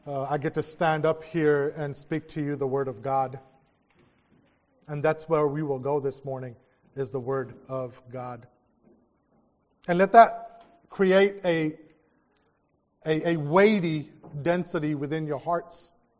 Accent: American Samoa; And we come from American Samoa, and it is a privilege to be with each and every one of you guys.

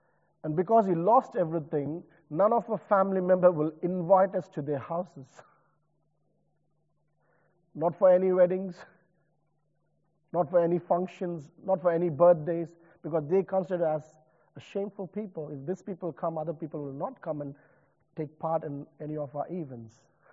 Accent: India; I remember growing up in India, the challenges that we have faced as a society. Growing up in a family where my dad is a businessman.

